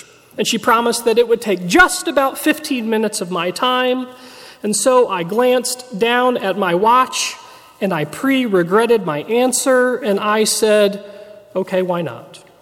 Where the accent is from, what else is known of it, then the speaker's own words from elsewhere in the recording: Farmington, Missouri, United States; moved away; also born or lived in Chicago / Boulder / St. Louis; I moved across the country whenever I felt like it, from my hometown of Farmington, Missouri, to Chicago, then to Boulder, Colorado, and later to St. Louis.